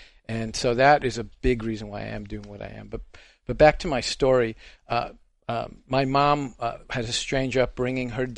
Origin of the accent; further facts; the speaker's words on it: Brooklyn, New York, United States; born there; I was born in the Brooklyn Jewish Hospital in 1955. So if you got your math, yes, I am 63 and a half right now